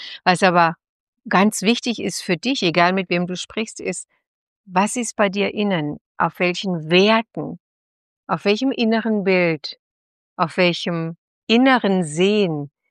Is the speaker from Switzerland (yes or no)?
no; Odenwald, Germany; Ich komme aus, also ich bin aus dem Odenwald, aus dem Dorf, das kennt kein Mensch.